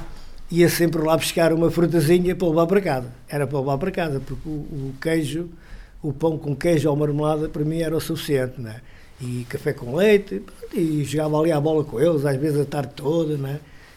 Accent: Beja, Portugal; born there; moved away; Meti na mala que trazia um azulejo que eu tenho com o emblema da cidade de Beja. Eu trouxe esse azulejo com o emblema da cidade onde eu nasci.

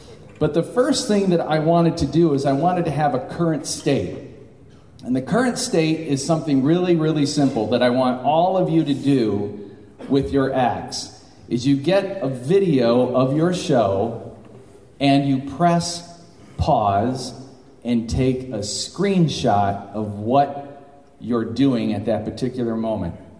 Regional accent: Adrian, Michigan, United States; He's from my hometown of Adrian, Michigan.

